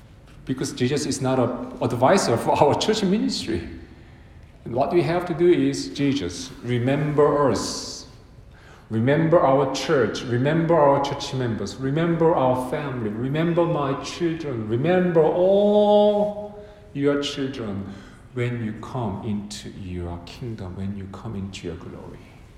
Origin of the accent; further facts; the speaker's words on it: South Korea; English is a second language; now in United States; What about Korea, my home country in Korea? Problem-free country?